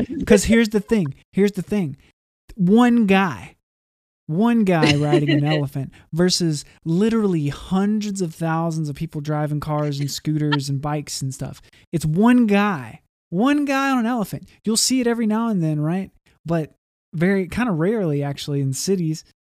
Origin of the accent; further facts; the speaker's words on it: Louisiana, United States; I'm from Louisiana. And in Louisiana, we have what's called Cajun food, also Creole food.